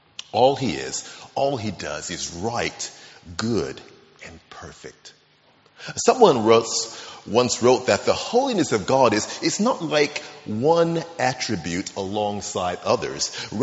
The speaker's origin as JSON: {"language": "English", "country": "United States", "lives_now": "Exeter, United Kingdom", "said": "I'm tall, I'm black, I'm an American, I'm 53 years old, I love sports and food and cooking and board games"}